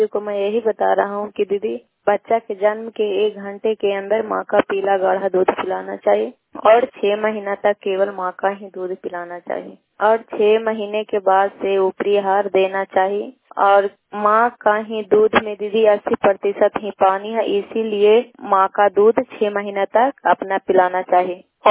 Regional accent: Bihar, India; प्रखंड नगाना सा, पंचायत खजरा, क्लस्टर भोगी, नालंदा की निवासी हूँ।

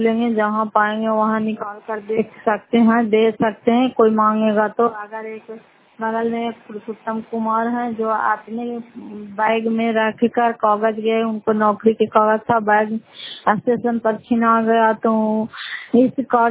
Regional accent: Fatehpur, Bihar, India; घर फतेहपुर पंचायत मकरौता जिला नालंदा करापसरा ब्लॉक की निवासी हूँ।

